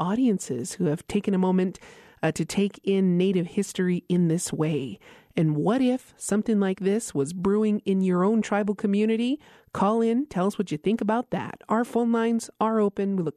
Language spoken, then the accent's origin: English; Isleta Pueblo, New Mexico, United States; from Isla de Pueblo